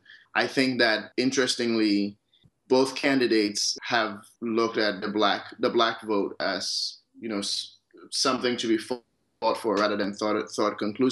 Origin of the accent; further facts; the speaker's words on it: Ghana; now in United States; I was born and raised in Ghana, but have been in the States for the last 10 years.